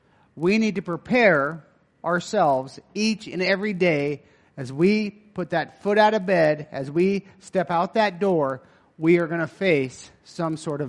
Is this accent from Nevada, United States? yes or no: yes; Eureka, Nevada, United States; I'm from Nevada. I shared Sunday. I'm from Eureka, Nevada.